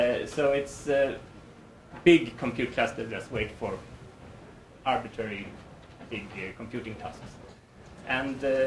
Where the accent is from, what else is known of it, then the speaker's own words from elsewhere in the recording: Uppsala, Uppsala County, Sweden; Okay, so I'm from Uppsala in Sweden